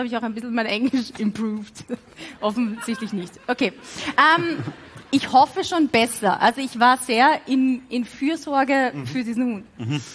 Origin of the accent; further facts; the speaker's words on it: Lower Austria, Austria; bei uns im Waldviertel war ja Fidschi-Gogal auch der Ausdruck für das weibliche Geschlechtsteil